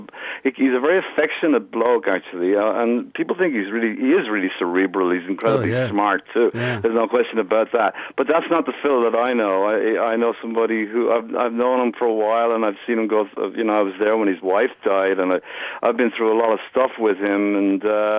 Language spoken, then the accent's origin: English; Ireland; now in New York, United States; I went there when I was 21, you know, so it's, you know, really, you know, I'm two thirds American, I suppose, but the truth is I'm completely Irish, you know, and I've never really felt that way, but I feel comfortable in both places now.